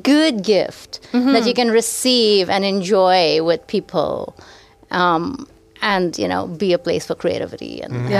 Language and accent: English; Mumbai, Maharashtra, India; I mean, I grew up in Mumbai and we didn't snack.